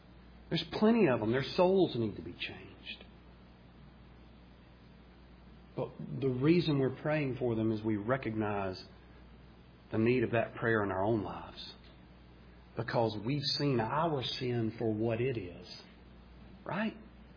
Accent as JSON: {"language": "English", "town": "Birmingham", "region": "Alabama", "country": "United States", "tie": "born or raised there", "said": "growing up in Birmingham, the only baseball team we knew was the Atlanta Braves"}